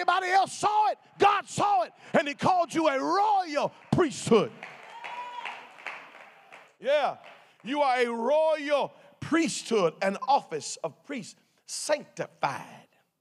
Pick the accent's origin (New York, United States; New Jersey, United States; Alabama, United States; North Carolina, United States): North Carolina, United States; Born and raised in North Carolina, and now I'm doing real good right now.